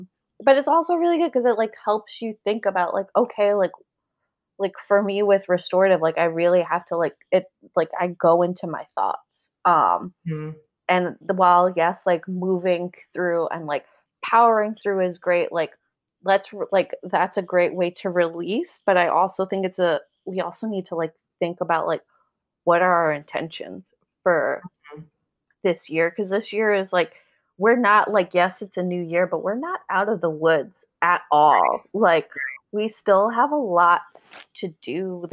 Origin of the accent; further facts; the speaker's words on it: United States; while I am an American, my family's Puerto Rican